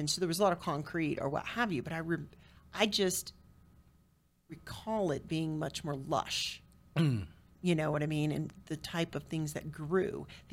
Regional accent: the South, United States; You know, I'm from the South.

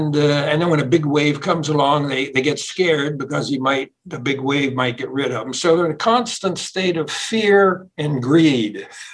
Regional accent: Pennsylvania, United States; And my hometown was central Pennsylvania, about 200 miles away.

